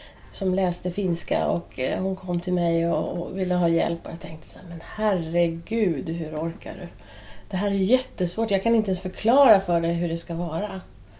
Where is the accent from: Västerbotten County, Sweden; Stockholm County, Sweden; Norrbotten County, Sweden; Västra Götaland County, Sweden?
Stockholm County, Sweden; Södertälje; also born or lived in Huddinge; Jag är ett syskon av 4. Och vi växte upp här i Sverige i början i Södertälje. Och sen i Huddinge och har varit på lite olika ställen.